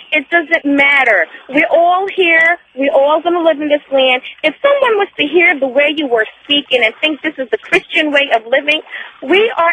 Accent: New York, United States; I'm a New Yorker.

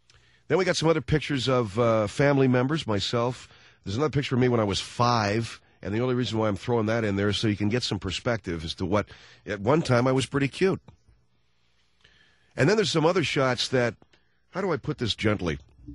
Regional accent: Los Angeles, California, United States; says to me, where are you from, my friend? I said, Los Angeles.

